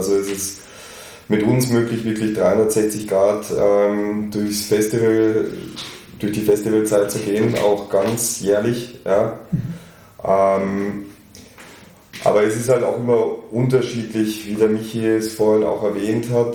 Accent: Germany; ich wäre in Deutschland in meiner Heimat

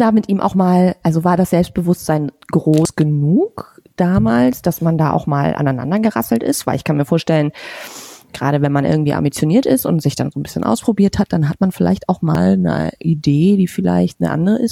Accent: Hamburg, Germany; Also ich bin auch Hamburgerin

